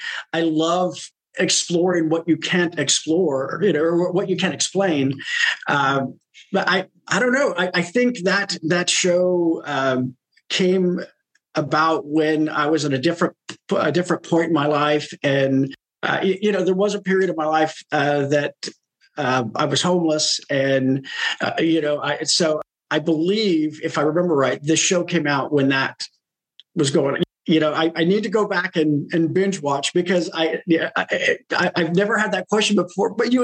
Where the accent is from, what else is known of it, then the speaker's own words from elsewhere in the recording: Idaho, United States; I grew up in Idaho, in a very conservative, small farming town. I grew up Mormon, and I love the outdoors